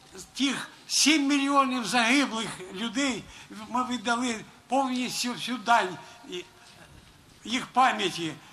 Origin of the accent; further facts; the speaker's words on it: Donbas, Ukraine; я з Донбасу, 2 роки тому, я добре знаю, що там проходило, що там відбувалося за 65 років життя і роботи на Донбасі.